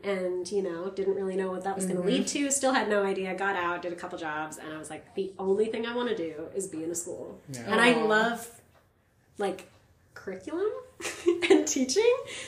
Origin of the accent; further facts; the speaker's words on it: Oregon, United States; a big part of my identity is I am from Eastern Oregon, which is not Western Oregon.